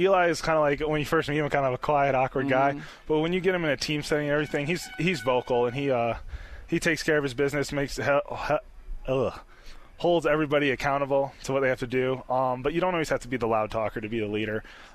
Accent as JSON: {"language": "English", "town": "Chicago", "region": "Illinois", "country": "United States", "said": "I'm from Chicago, so they were playing the Cubs."}